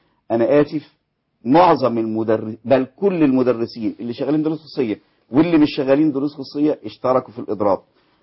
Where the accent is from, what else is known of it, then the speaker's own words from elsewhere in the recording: Egypt; واحنا كمصريين ناس افاضل